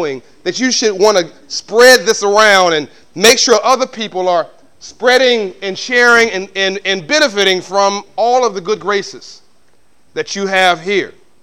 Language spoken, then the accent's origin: English; United States; I came all the way from the United States. It's a long flight.